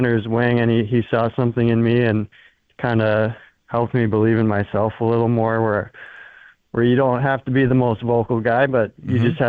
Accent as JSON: {"language": "English", "town": "Minneapolis", "region": "Minnesota", "country": "United States", "tie": "born or raised there", "lives_now": "Fargo, United States", "said": "So I'm from Minneapolis. I grew up playing at Minneapolis Hockey Association."}